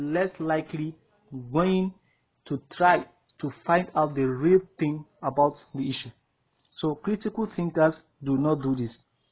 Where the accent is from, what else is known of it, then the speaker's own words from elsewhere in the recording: Nigeria; as a Nigerian, I always think being a Nigerian first before anything.